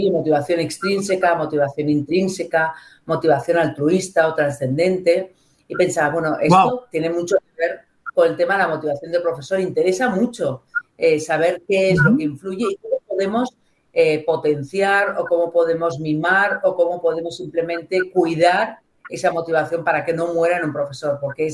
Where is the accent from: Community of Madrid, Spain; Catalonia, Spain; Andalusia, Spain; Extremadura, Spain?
Catalonia, Spain; Barcelona; born there; además nací en Barcelona, o sea, soy española y catalana